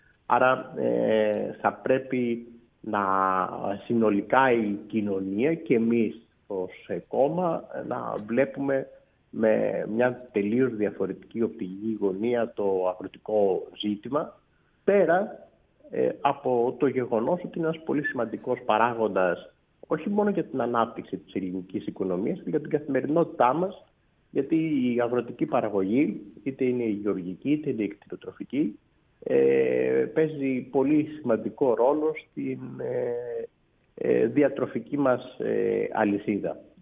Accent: Western Greece, Greece; προερχόμενος από μια αγροτική περιοχή, μεγαλώνοντας εκεί στην Λακαρνανία, λοιπόν, που είναι κατεξοχήν αγρότες

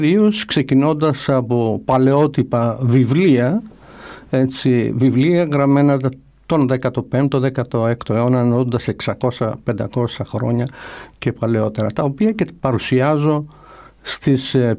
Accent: Greece; όταν μου μιλούσαν οι ξένοι, όταν έλεγα ότι είμαι Έλληνας και μου αναφέρανε τους αρχαίους Έλληνες κλασικούς ιστορικούς

